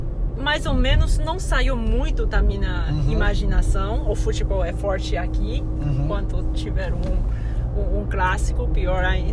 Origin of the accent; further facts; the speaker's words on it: Beijing, China; Sim, sou de Pequim.